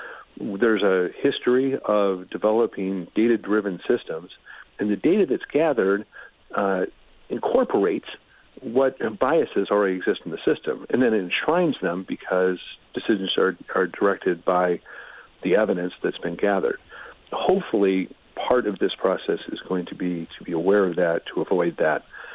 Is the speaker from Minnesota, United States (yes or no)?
yes; Minnesota, United States; Wisconsin and my home state of Minnesota have both done a poor job with pardons.